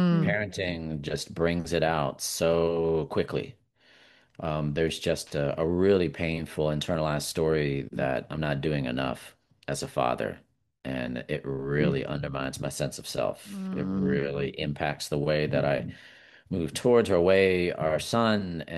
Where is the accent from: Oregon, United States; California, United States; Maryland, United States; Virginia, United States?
Virginia, United States; Richmond; now in Asheville, United States; I grew up in Richmond, Virginia.